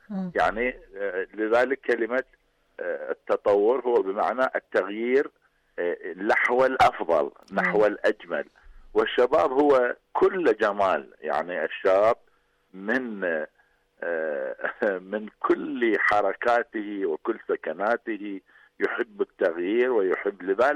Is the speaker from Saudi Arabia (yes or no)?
no; Iran; Arabic is a second language; احنا عندنا في إيران